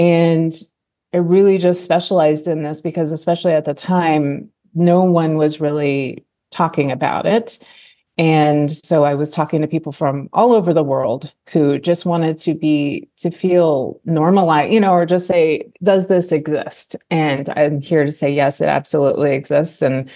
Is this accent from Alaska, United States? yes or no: yes; Alaska, United States; I grew up in Alaska with mountain spring water that we'd go fill the jugs. We were a commercial fishing family.